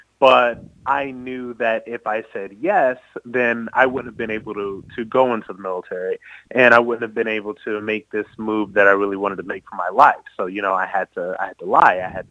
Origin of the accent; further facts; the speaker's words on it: Akron, Ohio, United States; I'm from Akron, Ohio. So I'm from Akron, Ohio. It's a very, I'm from a lower middle class background. It's a very working class place. It's the rubber belt, right? It's what they call middle America, real America, whatever you want to call it.